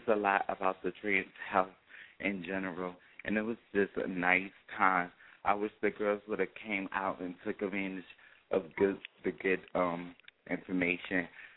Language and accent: English; Philadelphia, Pennsylvania, United States; So I just wanted to give a shout out to Philadelphia, my hometown. I just came back.